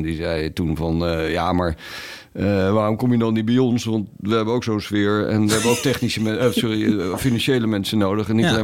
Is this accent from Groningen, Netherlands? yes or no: no; Rotterdam, South Holland, Netherlands; now in Amsterdam, Netherlands; Maar ik kwam uit Rotterdam. Ik kom nog steeds uit Rotterdam.